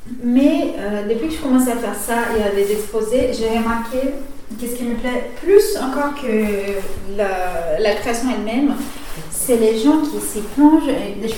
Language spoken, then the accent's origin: French; Brazil; now in France; Mais à la base, je suis brésilienne.